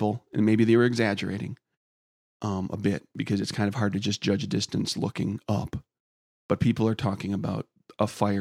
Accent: Peshtigo, Wisconsin, United States; That's what happened in Peshtigo, Wisconsin, my hometown, my brother Kurt's hometown, back in 1871.

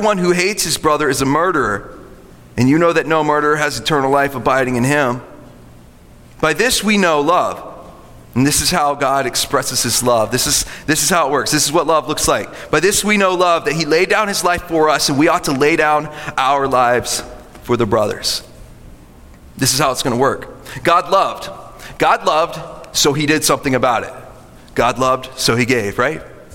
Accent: Japan; moved away as an adult; When I moved into Uniontown at 18 years old, I was a missionary kid. I grew up in Japan.

